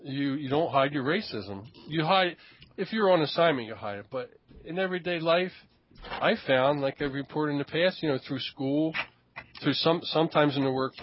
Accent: New Jersey, United States; Look, I'm from New Jersey. I've never been out of New Jersey my whole life. If you want to know anything about New Jersey, you ask me.

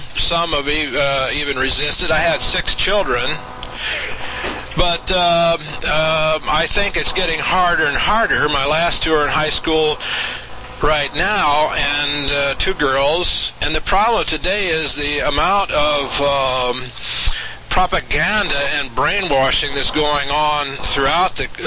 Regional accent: Indiana, United States; I come from Indiana, but I sort of go along with the Missouri slogan, show me.

